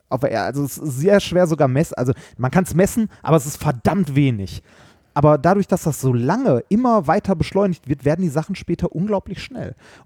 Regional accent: Essen, North Rhine-Westphalia, Germany; wie du vielleicht weißt, bin ich in Altendorf groß geworden.

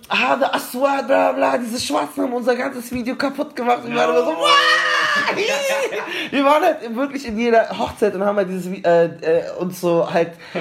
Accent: Palestine; ich bin Palästinenser und ich habe das dann schon alles, ich habe auch Referate drüber gehalten und ich habe auch immer dafür debattiert, aber ich glaube, bei mir hat sich nie so krass so eine harte Araber-Identität entwickelt, weil meine Familie christlich ist.

